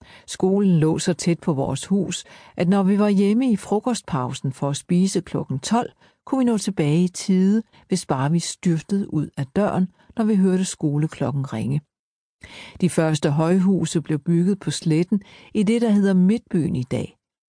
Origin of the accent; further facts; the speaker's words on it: Nuuk, Sermersooq, Greenland; Min barndomsby er stadig Godthåb, ikke Nuuk. Jeg blev født i 1956 på det gamle sygehus nede ved kolonihavnen, i det der nu er den gamle bydel